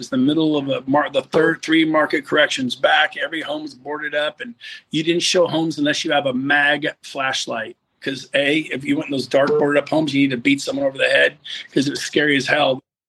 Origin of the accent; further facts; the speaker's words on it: California, United States; And I'm from California.